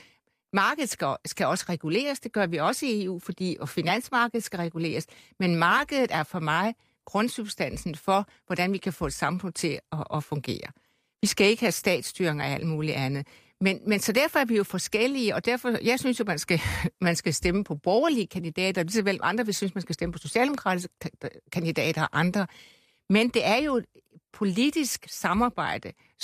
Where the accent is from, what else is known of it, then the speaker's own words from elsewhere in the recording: Region of Southern Denmark, Denmark; Og det er jo som Fynbo, synes jeg, rigtig godt